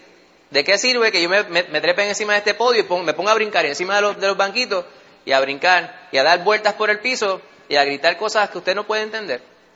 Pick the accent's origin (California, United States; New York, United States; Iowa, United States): New York, United States; born there; Nosotros nacimos en Nueva York.